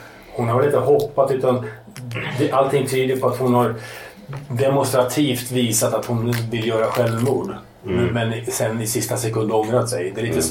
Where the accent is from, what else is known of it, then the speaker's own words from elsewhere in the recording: Finland; Ja, jag vet inte om det är för att jag är finne, men...